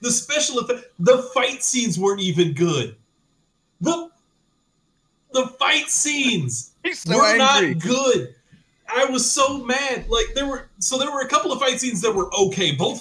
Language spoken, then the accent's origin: English; Chicago, Illinois, United States; I grew up in Chicago.